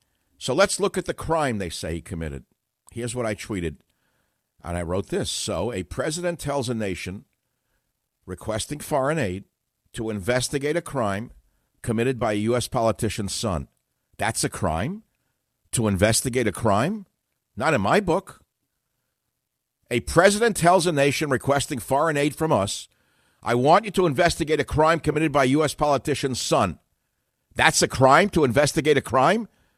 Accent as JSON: {"language": "English", "town": "Queens", "region": "New York", "country": "United States", "tie": "born or raised there", "said": "I grew up in Queens as well, Zaid."}